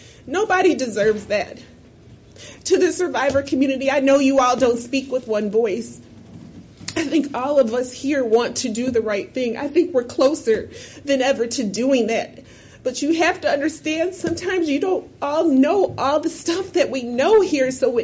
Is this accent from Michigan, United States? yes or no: yes; Michigan, United States; Because I'm from West Michigan. I'm a nobody.